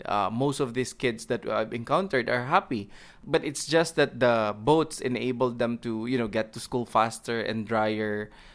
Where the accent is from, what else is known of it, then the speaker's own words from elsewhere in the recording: East Coast, United States; I might not be particularly interested to help, you know, somewhere in the Midwest because I'm from the East Coast.